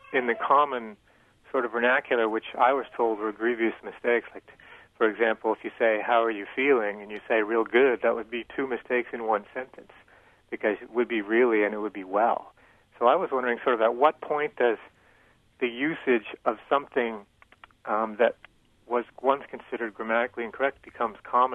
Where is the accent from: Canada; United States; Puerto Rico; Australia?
Canada; the other one that I've noticed from north to south, I grew up in Canada, is soda, pop